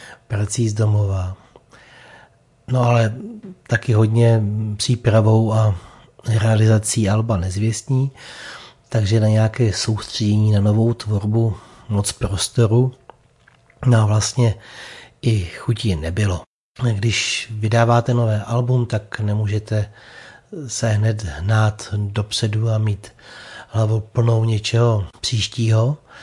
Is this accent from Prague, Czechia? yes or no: no; Kladno, Central Bohemian Region, Czechia; Takovým místem by jistě mohl být dům mého dětství v Kladně ve Slánské ulici.